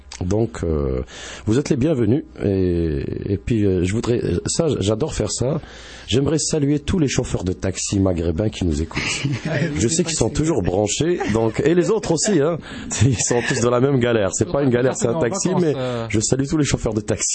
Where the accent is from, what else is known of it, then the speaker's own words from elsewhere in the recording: Sétif, Sétif Province, Algeria; ça c'est une chanson de ma ville. De Sétif. Sétif, c'est ma ville natale